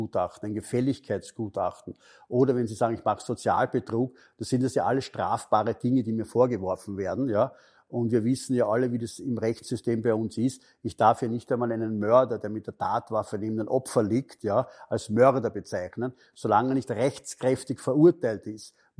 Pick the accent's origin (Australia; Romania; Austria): Austria; bei uns in Österreich